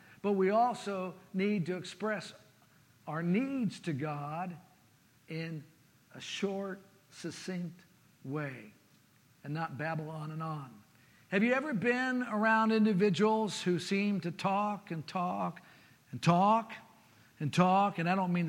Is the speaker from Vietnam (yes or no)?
no; Jacksonville, Florida, United States; I remember I was about 9 years old. I grew up in Jacksonville, Florida.